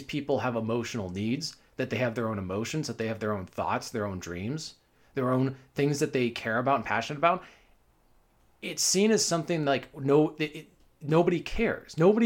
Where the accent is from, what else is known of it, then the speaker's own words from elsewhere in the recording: Bellevue, United States; The town I grew up in doesn't exist anymore. The Bellevue of 1990s doesn't exist.